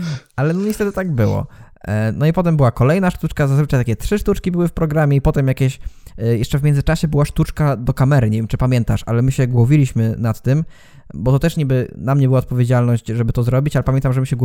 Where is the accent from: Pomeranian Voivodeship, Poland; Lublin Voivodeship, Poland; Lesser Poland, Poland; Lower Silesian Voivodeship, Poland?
Lower Silesian Voivodeship, Poland; Ziębice; my jesteśmy z małego miasta, to od razu warto tutaj zrobić autoreklamę. Jesteśmy z Ziębic. To jest mała miejscowość, mała gmina w województwie dolnośląskim, w powiecie ząbkowickim.